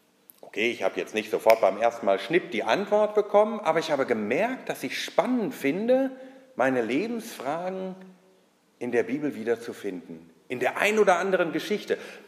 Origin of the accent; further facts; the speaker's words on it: Bielefeld, North Rhine-Westphalia, Germany; ich komme aus Westfalen, hören Sie vielleicht an der Aussprache, aus Bielefeld, ich bin erst seit 4 Jahren hier